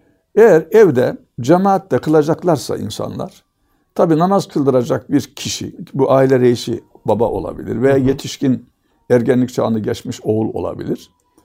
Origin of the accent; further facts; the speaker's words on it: Karaman, Turkey; Benim çocukluğumda bizim memleketimizde Karamanlıyım ben biliyorsunuz.